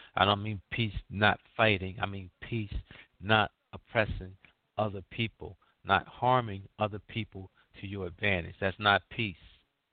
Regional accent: United States; You know, I'm American

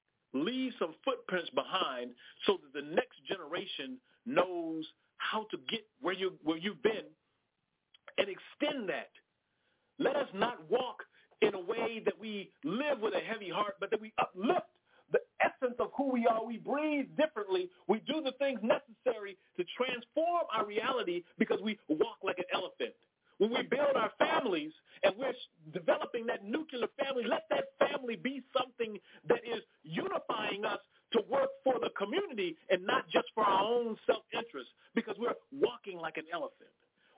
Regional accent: Los Angeles, California, United States; I mean, I said I grew up in South Central Los Angeles. The folks who I know who I grew up with, I went to L.A. High School. I wasn't in the suburbs somewhere.

